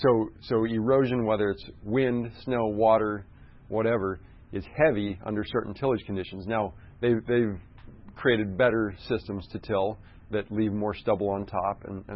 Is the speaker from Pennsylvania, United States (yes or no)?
no; Iowa, United States; I grew up in Iowa, like I said, and when I was young, it was before the days of some tillage reform